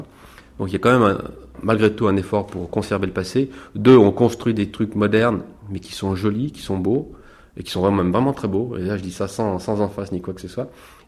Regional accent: France; moved away; also born or lived in Taiwan; j'ai quitté la France en 84 et je suis parti vivre à Taïwan. J'ai vécu 2 ans à Taïwan et là-bas, j'apprenais le chinois

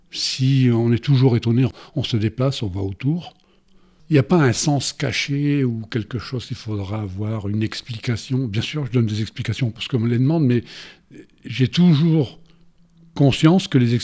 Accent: France; moved away; Après 30 ans que j'étais parti de France

